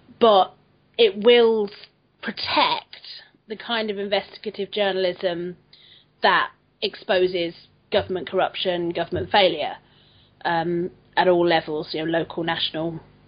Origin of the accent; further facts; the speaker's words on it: Hackney, London, United Kingdom; I'm from Hackney, you know.